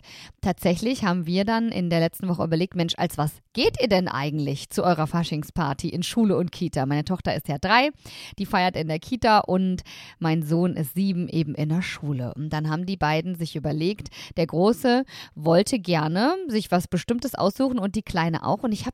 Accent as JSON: {"language": "German", "town": "Hattingen", "region": "North Rhine-Westphalia", "country": "Germany", "said": "ich komme ja aus dem Ruhrgebiet, genauer gesagt aus Hattingen, aus der Nähe von Essen. Und das ist natürlich eine Karnevalshochburg."}